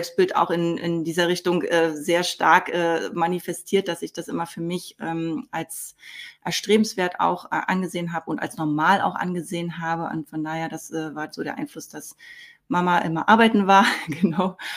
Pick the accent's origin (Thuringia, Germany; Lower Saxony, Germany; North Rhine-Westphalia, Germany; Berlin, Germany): Berlin, Germany; born there; ich bin im Ostteil von Berlin tatsächlich geboren und von daher kenne ich aus meiner Kindheit und Kindheit, ich bin ja, war ja erst 8 oder 9, als die Wende war